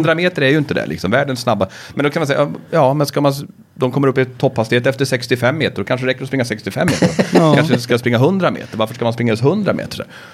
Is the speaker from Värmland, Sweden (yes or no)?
yes; Karlstad, Värmland, Sweden; Jag hade varit lite på lokalradion och så där hemma i Karlstad.